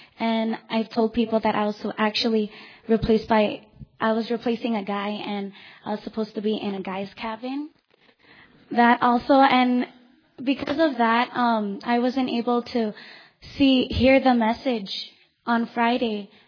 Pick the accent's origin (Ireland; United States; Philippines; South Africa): Philippines; And also, I'm Filipino, so I tend to talk a lot